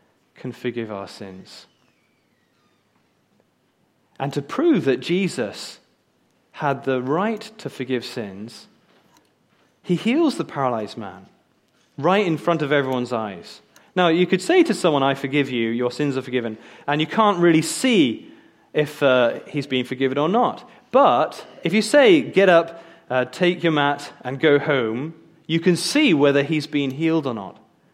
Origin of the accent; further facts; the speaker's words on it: Japan; I grew up in Japan, but spent most of my time with other foreigners.